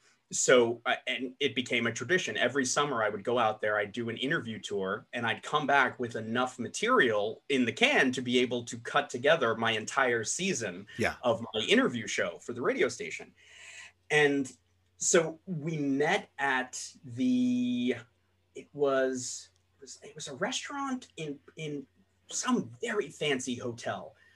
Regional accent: Staten Island, New York, United States; hey, I'm a kid from Staten Island who is probably, I was 18 at the time, 19 at the time.

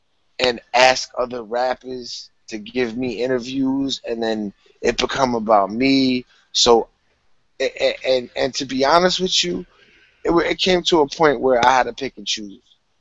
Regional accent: Bayonne, New Jersey, United States; I'm from Bayonne, which is, like, right over the Staten Island. You know, Staten Island's right over the Bayonne Bridge. It's that close. Like, literally, we were, like, 2 miles away from

